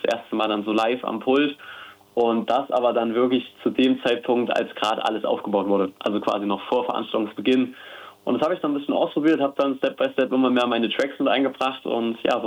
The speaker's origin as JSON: {"language": "German", "region": "Thuringia", "country": "Germany", "lives_now": "Jena, Germany", "said": "Ich selbst wohne in Jena, komme ursprünglich aus einem ganz, ganz kleinen Dorf in der Nähe von dem Sonne-Mond-Sterne-Festival. Also kein 100-Einwohner-Dorf, wohne jetzt aber schon seit ein paar Jahren in Jena."}